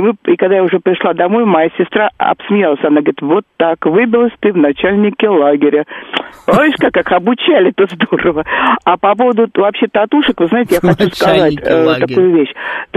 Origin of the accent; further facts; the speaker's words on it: Moscow, Russia; я выросла в Измайлово, а там очень много людей возвращалось в зон.